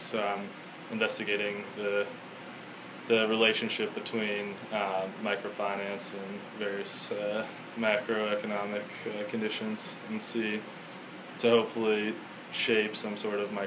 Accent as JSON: {"language": "English", "town": "San Diego", "region": "California", "country": "United States", "tie": "born or raised there", "said": "last summer I actually interned back in my hometown in San Diego for a financial advising firm"}